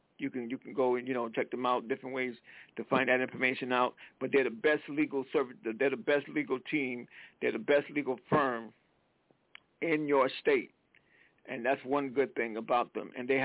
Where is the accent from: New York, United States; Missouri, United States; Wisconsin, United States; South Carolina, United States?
South Carolina, United States; now in Connecticut, United States; I'm from South Carolina, but I live in Connecticut